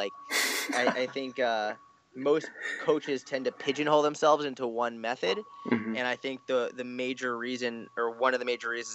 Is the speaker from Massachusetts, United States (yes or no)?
yes; Boston, Massachusetts, United States; And then from there, I'm originally from Boston. So I was in Boston for a little bit, and then I ended up moving to Israel for a little bit just because I love it there and I was able to work from my computer.